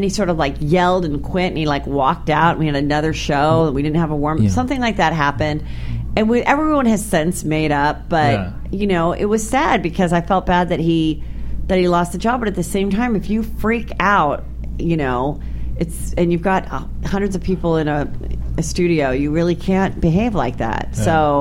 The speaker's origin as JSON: {"language": "English", "region": "California", "country": "United States", "tie": "born or raised there", "said": "818 till I die. Yeah. born and raised in the Valley myself, so I appreciate his Reseda roots."}